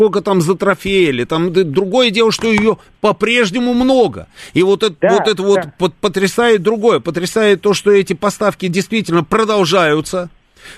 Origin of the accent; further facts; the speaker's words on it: Shebekino, Belgorod Oblast, Russia; На всякий случай, я из Шебекино. От дома до границы 5 километров.